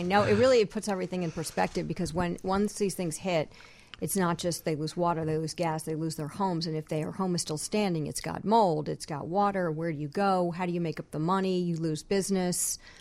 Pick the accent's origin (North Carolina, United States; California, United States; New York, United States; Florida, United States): New York, United States; And I'm from New York, so I get it.